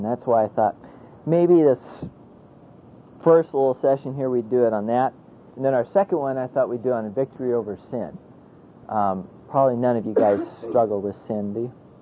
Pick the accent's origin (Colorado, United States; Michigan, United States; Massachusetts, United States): Colorado, United States; Yeah, I'm from Colorado. I don't know all these towns.